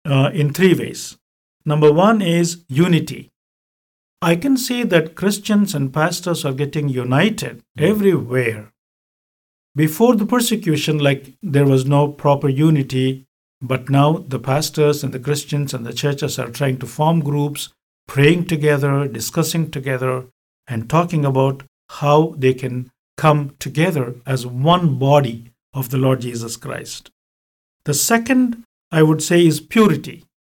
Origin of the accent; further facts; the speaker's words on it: India; we are born and brought up in this country of India, and we are truly Indian, and we love our country, we love our people